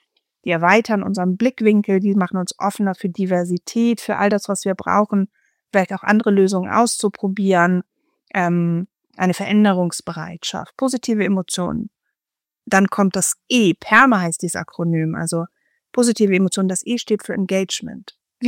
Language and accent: German; Northern Germany, Germany; wenn ich komme jetzt aus Norddeutschland